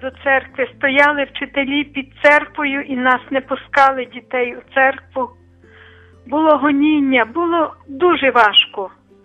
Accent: Lviv Oblast, Ukraine; А я кажу: «Я з Бродівщини».

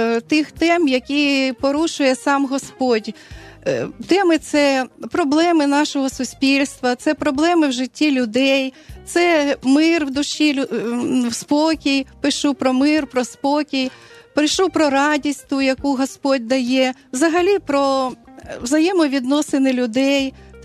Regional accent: Chernihiv Oblast, Ukraine; Да, я родом з Чернігівщини. І виросла, прямо наш будинок стояв на березі річка Десна. І взагалі там дуже така краса природи.

